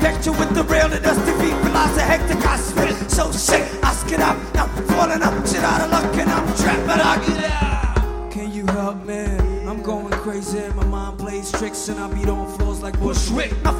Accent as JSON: {"language": "English", "town": "Mogadishu", "region": "Banadir", "country": "Somalia", "tie": "born or raised there", "said": "You gotta keep in mind, I grew up in Mogadishu."}